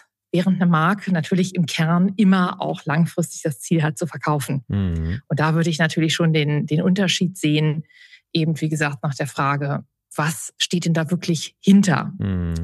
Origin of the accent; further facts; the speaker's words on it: Braunschweig, Lower Saxony, Germany; Ich war auch im Staatstheater in meiner Heimatstadt in Braunschweig aktiv.